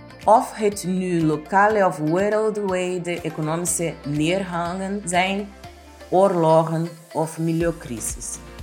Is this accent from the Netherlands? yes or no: no; Brazil; born there; Dutch is a second language; Ik ben geboren in Brazilië, een land waar we leven te midden van een voortdurende burgeroorlog tussen drugdealers en de politie.